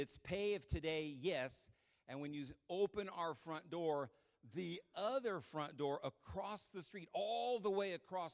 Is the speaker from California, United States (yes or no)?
yes; California, United States; Okay, but, you know, we're from California, so this is our perception of Wisconsin.